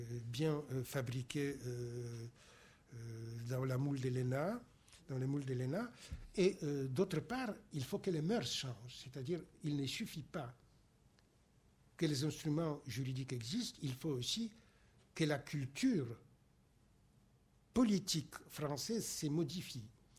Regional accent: Poland; mais pour mon pays natal, pour la Pologne, ça vaut aussi

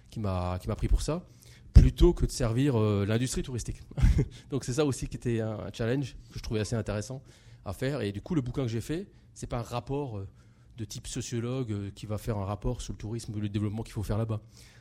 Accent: France; en tant que Français, je dirais fils des Lumières et de la Révolution

